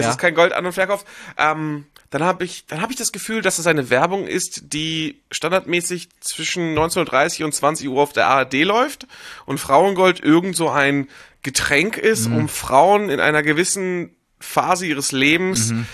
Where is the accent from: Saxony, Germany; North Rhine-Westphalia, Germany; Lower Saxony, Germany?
North Rhine-Westphalia, Germany; Cologne; Ich bin Kölner, 38 Jahre alt